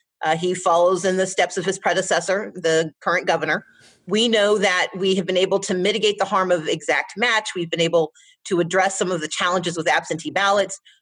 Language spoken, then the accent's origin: English; the South, United States; Reflecting on the fact that I'm a Southerner. I'm a daughter of the South, and I look at the 4 years, but I put it in the context of my 46 years on this earth.